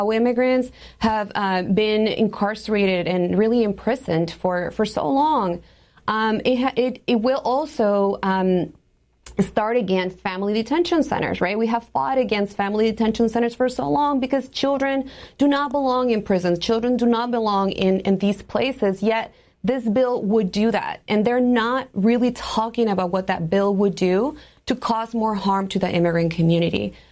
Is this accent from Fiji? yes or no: no; Arizona, United States; I'm from Arizona. I live in Arizona.